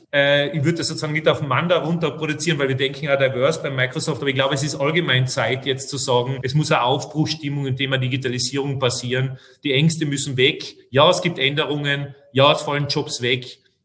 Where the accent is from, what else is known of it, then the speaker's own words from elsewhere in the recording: Austria; ich spreche sozusagen als Österreicher und als Kenner der Branche.